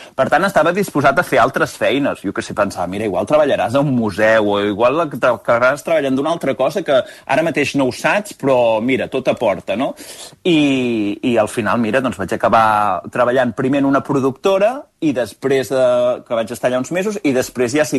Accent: Cardedeu, Catalonia, Spain; la televisió de Cardedeu, que és el meu poble

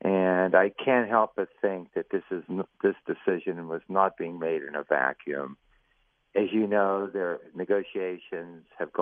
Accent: Pittsburgh, Pennsylvania, United States; born there; I was born in Pittsburgh. I care about Pittsburgh.

